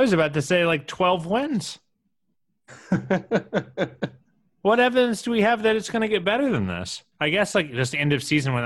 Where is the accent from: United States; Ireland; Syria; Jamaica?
United States; Midwest; I think growing up in the Midwest where like everyone like pretends to be nice, but actually isn't